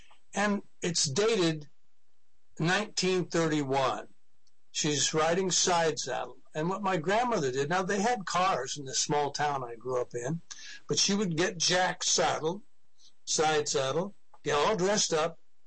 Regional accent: Los Angeles, California, United States; also born or lived in Vicente; So I was born in Vicente, but I spent time in Hollywood and Los Angeles all growing up.

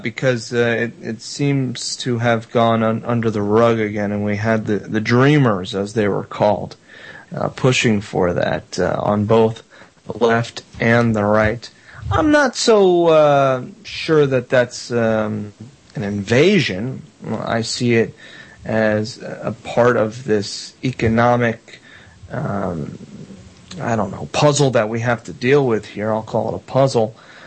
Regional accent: Miami, Florida, United States; I grew up in Miami, as you know.

